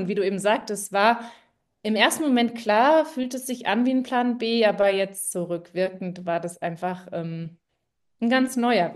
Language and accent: German; Marburg, Hesse, Germany; moved away as an adult; Und dann habe ich meine Sachen gepackt in Hessen. Ich komme ja ursprünglich aus Marburg und habe mir in München mein Studium gesucht